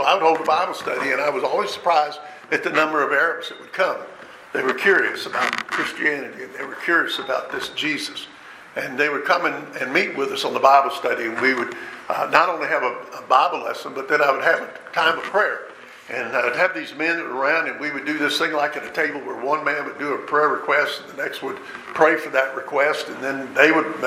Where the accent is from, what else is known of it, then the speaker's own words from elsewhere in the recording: United States; I told him … I was from the United States. I worked for the sheriff's office.